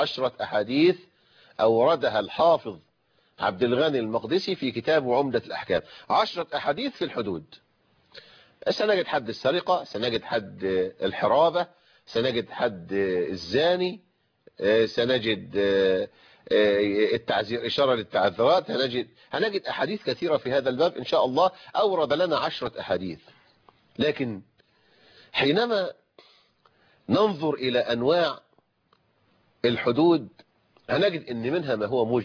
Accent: Egypt; أنا رجل مصري أحب بلدي، لكن قبل ذلك أنا رجل مسلم

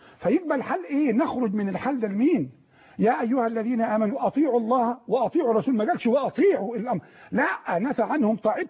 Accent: Egypt; دارنا مصر، دارنا كفلاح انا ابن الريف.

